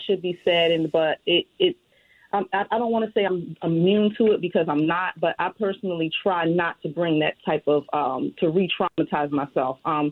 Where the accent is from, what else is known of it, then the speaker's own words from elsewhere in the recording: Philadelphia, Pennsylvania, United States; Someone in the community, you know, we're born and raised in North Philly.